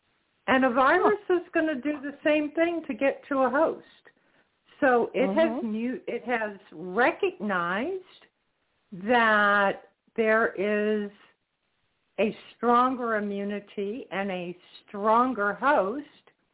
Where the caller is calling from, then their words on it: Florida, United States; I'm calling from Florida.